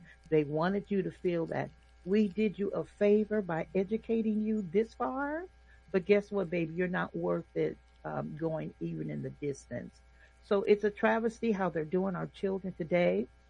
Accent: Fresno, California, United States; born there; I was born partly in Fresno, and the cotton fields were still in existence.

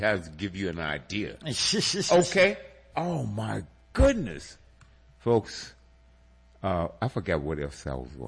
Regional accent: Richmond, Virginia, United States; also born or lived in West Coast; my goal is to bring just really good vibes, good music, entertainment, education to my hometown, Richmond, Virginia.

